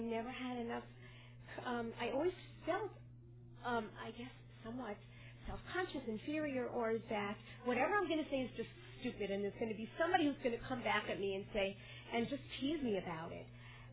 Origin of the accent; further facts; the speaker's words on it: New York, United States; I'm from New York.